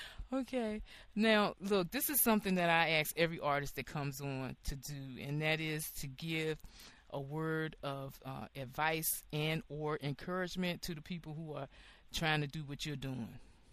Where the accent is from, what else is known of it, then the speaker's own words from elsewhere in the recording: Washington, District of Columbia, United States; I grew up in Northeast D.C., and Langdon Park